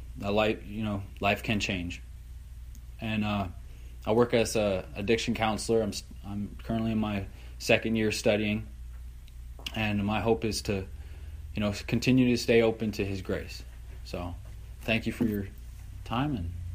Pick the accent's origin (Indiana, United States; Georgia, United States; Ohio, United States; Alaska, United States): Ohio, United States; Steubenville; And a little bit about me. I was born and raised in Steubenville, Ohio. I was born in a great Christian home, very loving family.